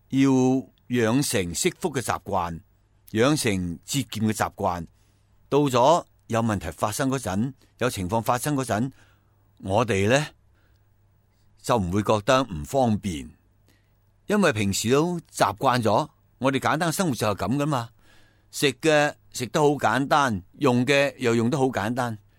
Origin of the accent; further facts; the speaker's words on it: Taiwan; 但係30年之后呢，我哋台湾人啊生活水平超过了菲律宾。